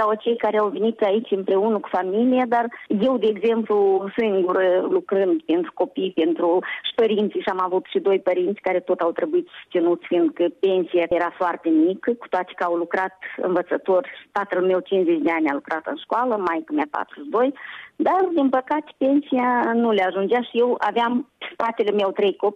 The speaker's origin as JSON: {"language": "Romanian", "country": "Moldova", "said": "la noi în Moldova"}